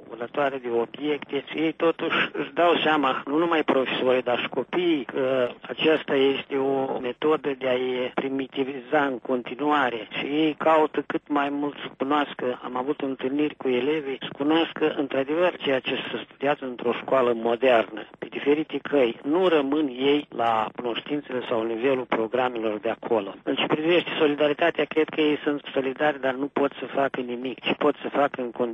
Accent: Mălăiești, Transnistria, Moldova; Cunosc școlile de acolo, în special școala din satul meu, Mălăiești.

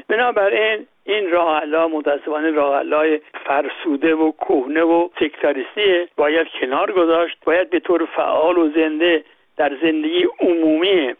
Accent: Iran; همه ما ها ایرانی هستیم

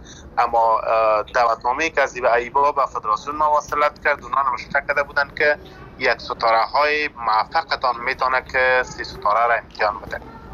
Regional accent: Afghanistan; born there; ما در افغانستان زاده شدیم، نان و آب و افغانستان خوردیم،

